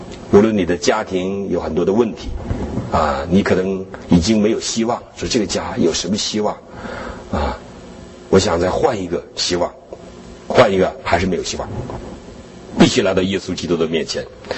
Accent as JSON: {"language": "Chinese", "region": "Northeast China", "country": "China", "said": "我东北人"}